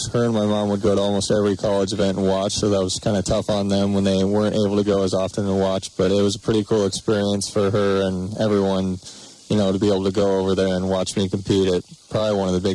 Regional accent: Libby, Montana, United States; born and raised in Libby, so I had a lot of support from back home and kind of all over the state. So it was fun to represent Montana

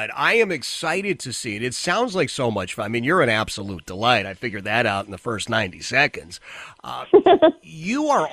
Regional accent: Philadelphia, Pennsylvania, United States; I grew up in a little section called Oxford Circle up in the Northeast.

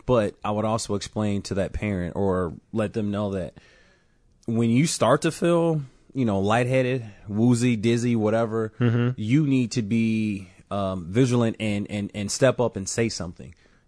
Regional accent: Chicago, Illinois, United States; born there; I will say this, Miss Sandy. I was born on the South Side.

